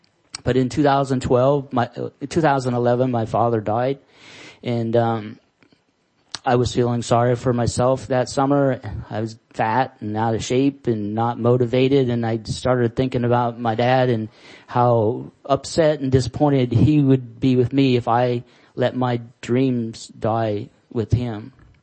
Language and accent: English; Alaska, United States; I grew up in Alaska, and, I downhill skied through my younger years and into my 30s.